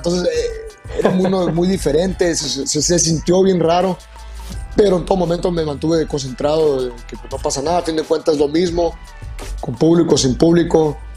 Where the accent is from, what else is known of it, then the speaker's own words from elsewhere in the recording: Sonora, Mexico; yo, siendo pues, sonorense, viviendo aquí en Hermosillo